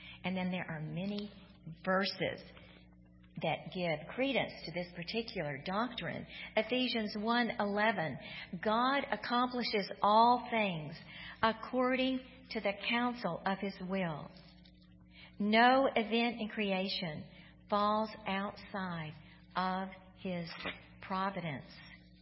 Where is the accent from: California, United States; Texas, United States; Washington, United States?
Texas, United States; Houston; I grew up in Houston, Texas, the oldest of four girls in a wonderful Christian home